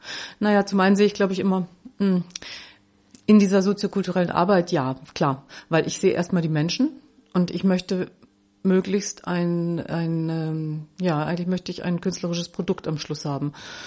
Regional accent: Southern Germany, Germany; also born or lived in Berlin; Genau, ich komme aus Süddeutschland. Ich bin von Berlin aus nach Albstädt gezogen.

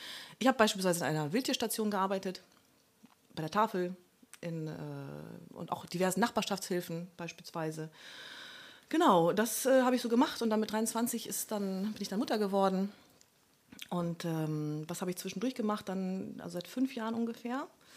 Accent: Germany; also born or lived in Poland; Ich bin in Polen geboren, mit 2,5 hergekommen.

